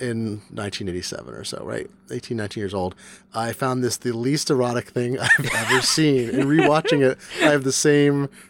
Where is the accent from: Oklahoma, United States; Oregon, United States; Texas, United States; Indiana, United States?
Oregon, United States; Eugene; the movie How to Beat the High Cost of Living was made in my hometown of Eugene, Oregon